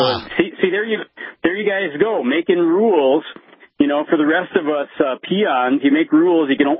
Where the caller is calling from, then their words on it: Michigan, United States; from Michigan.